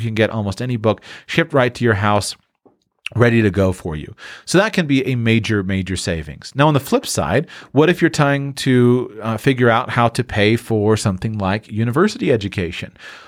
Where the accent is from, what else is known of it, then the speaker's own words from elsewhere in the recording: Florida, United States; I grew up in the Sunshine State